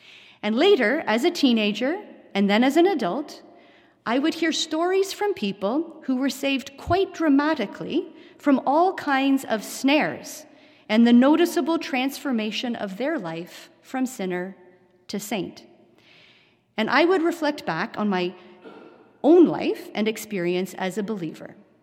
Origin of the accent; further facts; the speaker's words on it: Dallas, Texas, United States; born there; I was born in Dallas, the first child of Stan and Donna.